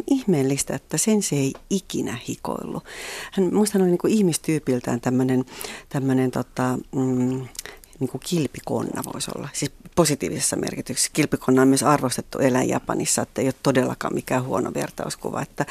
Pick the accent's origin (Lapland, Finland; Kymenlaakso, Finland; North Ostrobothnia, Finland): Kymenlaakso, Finland; mä oon Kymenlaaksosta sieltä Kymijoen varrelta